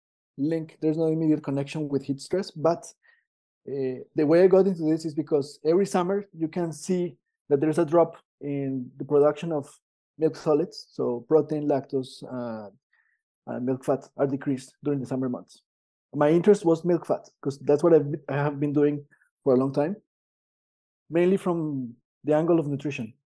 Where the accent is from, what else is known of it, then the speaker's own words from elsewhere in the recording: Colombia; moved away as an adult; now in Quebec City, Canada; But yes, I am originally from Colombia. I went to school in Colombia until, I did my undergrad there. And then, I come from a region which is the largest dairy producer region in the country.